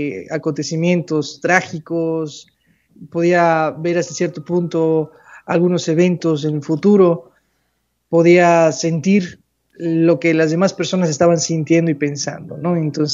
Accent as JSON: {"language": "Spanish", "country": "Mexico", "said": "y más en mi tierra, o sea, en esta región, en el sureste de México"}